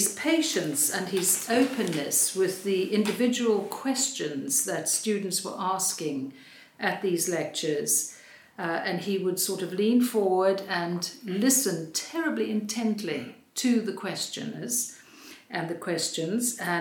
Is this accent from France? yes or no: no; South Africa; I grew up in South Africa. I was a final year student at the University of Cape Town in 1968